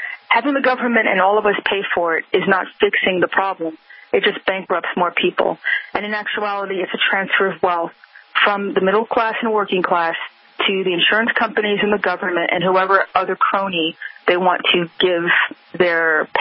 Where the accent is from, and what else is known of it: New York, United States